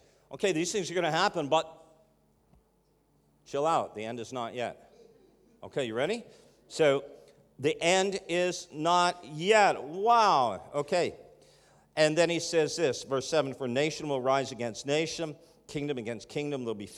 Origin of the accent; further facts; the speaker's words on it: Canada; We're from Canada, guys.